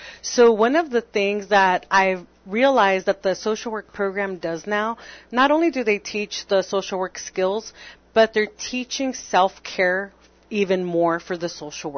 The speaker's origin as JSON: {"language": "English", "town": "Yuma", "region": "Arizona", "country": "United States", "tie": "born or raised there", "also_born_or_lived": "Tucson", "said": "Yes, born and raised in Yuma, and then I decided to follow my high school sweetheart to Tucson"}